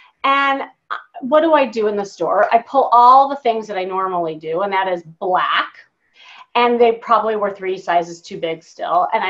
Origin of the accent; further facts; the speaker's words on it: Chicago, Illinois, United States; now in Los Angeles, United States; I was from Chicago.